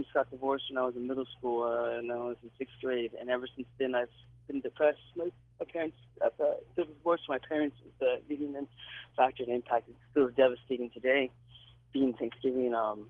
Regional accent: New York, United States; born there; I was born in New York in 1986. I'm actually 33

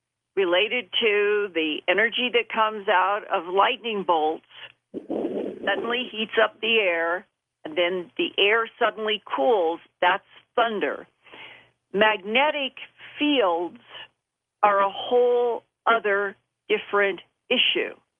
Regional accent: Boise, Idaho, United States; born or raised there; also born or lived in Philadelphia

